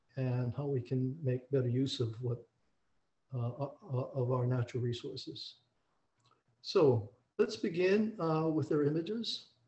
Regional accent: Kaimuki, Hawaii, United States; I was born and raised in Kaimuki. Consequently, I know a lot about this area since I spent my youth in Kapahulu, Kaimuki, Alawai, Waikiki, and throughout the islands

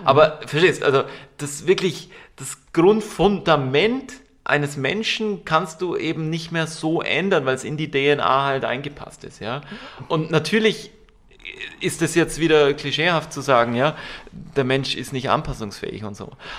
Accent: Germany; also ich als Deutscher

